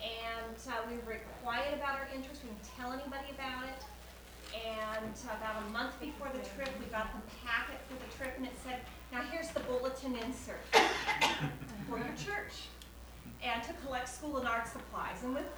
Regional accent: Portland, Oregon, United States; We're from Portland, Oregon.

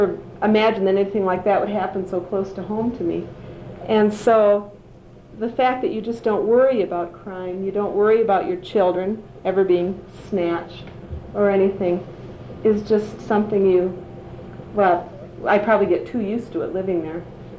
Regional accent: United States; But there are a lot of jobs at the consulate, and because I'm an American, I can't get it.

